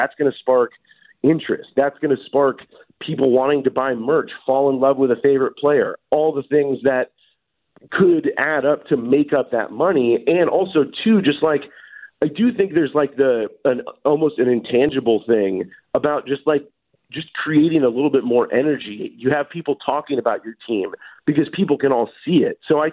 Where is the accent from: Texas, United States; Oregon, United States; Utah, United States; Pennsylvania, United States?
Oregon, United States; You talk about how we're the same age. I mean, how many we grew up in Oregon.